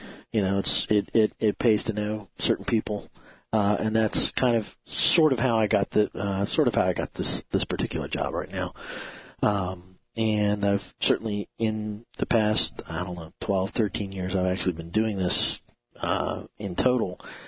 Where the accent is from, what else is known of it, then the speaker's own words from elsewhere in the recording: Maryland, United States; So I'm originally from Maryland, from the Baltimore, D.C. area.